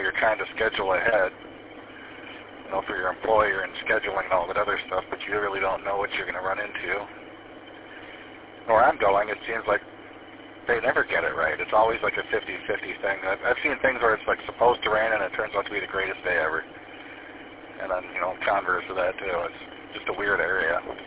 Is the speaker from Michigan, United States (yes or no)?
yes; Escanaba, Michigan, United States; I grew up in Escanaba, went through high school there, and I know what snow feels like.